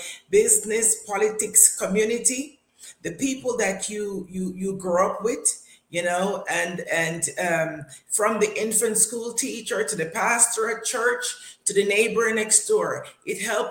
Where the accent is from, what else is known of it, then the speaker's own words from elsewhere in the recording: Brownstown, Saint Ann, Jamaica; And we were all born and raised in Brownstown, St. Anne, in a little town, or say up in the country, up in the hills, called Middle Buxton, Brownstown, St. Anne in Jamaica, The beautiful Garden Parish, where we were brought up as from a Christian parent.